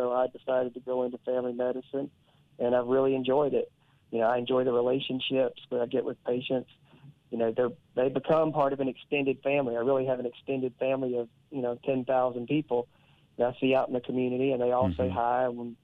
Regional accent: Garland, Texas, United States; And I grew up here in Garland, so I've been pretty much in Garland my whole life. So I also was grown up in this small town here.

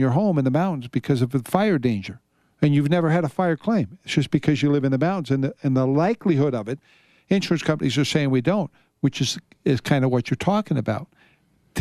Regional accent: Florida, United States; and I grew up in Florida

